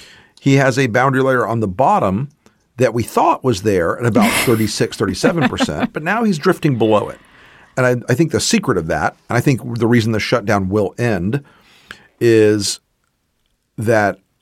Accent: the South, United States; I'm a Southerner. You can mock Southern accents.

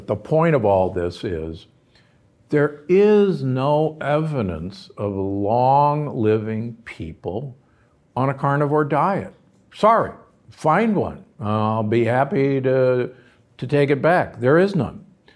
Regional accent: Omaha, Nebraska, United States; Again, I'm from Omaha, Nebraska originally, but it's there and it's an important thing to realize.

